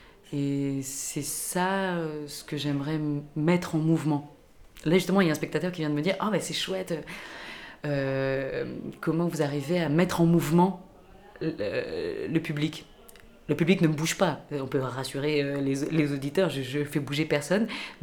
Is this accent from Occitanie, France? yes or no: no; Paris, Île-de-France, France; born there; Peut-être parce que je suis parisienne et que une parisienne de naissance, en tout cas